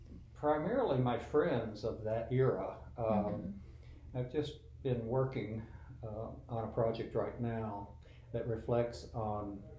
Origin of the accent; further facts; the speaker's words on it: Athens, West Virginia, United States; I grew up in Athens, so my earliest memories are in Athens, West Virginia